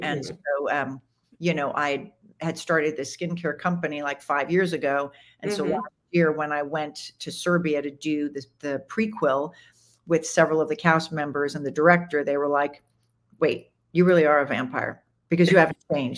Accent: Long Island, New York, United States; I mean, I'm originally from Long Island. I went to NYU, but I never lived in Manhattan.

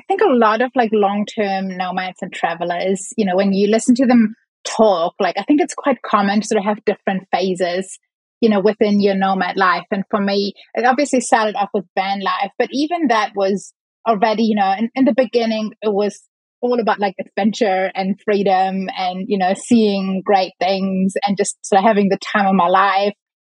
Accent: Germany; now in New Zealand; So I grew up in Germany and I moved to New Zealand 17 years ago now.

